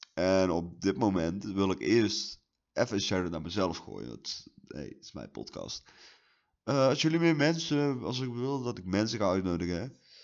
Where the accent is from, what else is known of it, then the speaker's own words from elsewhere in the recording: North Brabant, Netherlands; ik ben 19 jaar. Ik kom uit Noord-Brabant. Het mooiste stukje ooit Nederland.